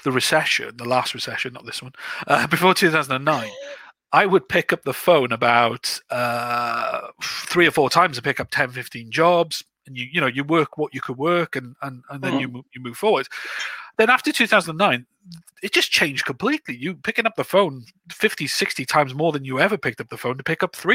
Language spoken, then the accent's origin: English; Wales, United Kingdom; accent: Welsh; now in England; No, my accent is proper Welsh. So